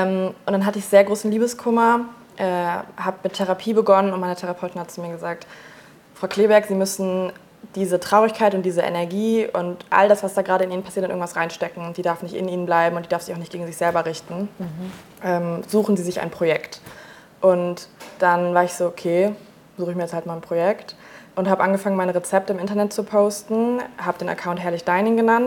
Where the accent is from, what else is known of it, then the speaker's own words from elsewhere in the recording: North Rhine-Westphalia, Germany; Ich komme aus NRW, so wie du, und wir sind sehr oft umgezogen, deswegen kann ich immer nicht so genau sagen, wo konkret ich daher komme. Deswegen sage ich mittlerweile einfach nur so NRW, plain. Mhm. Und ich bin so vor 5,5 Jahren nach Berlin gezogen